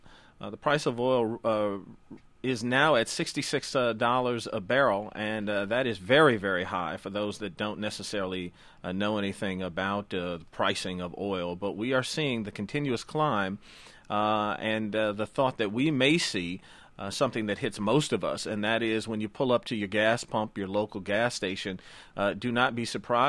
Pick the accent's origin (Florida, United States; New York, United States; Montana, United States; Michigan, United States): Michigan, United States; Detroit; I'm driving my car, but that's because I'm from Detroit.